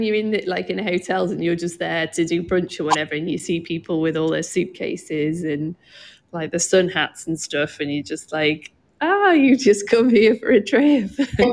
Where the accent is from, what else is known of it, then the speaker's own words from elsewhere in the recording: Wales, United Kingdom; we grew up in North Wales